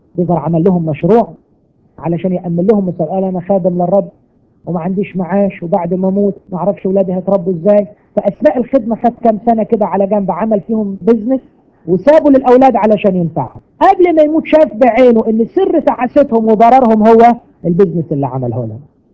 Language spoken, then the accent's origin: Arabic; Egypt; يعني ياما ناس شفناهم خصوصا عندنا في مصر، ما اعرفش الحكايه دي هنا ولا لا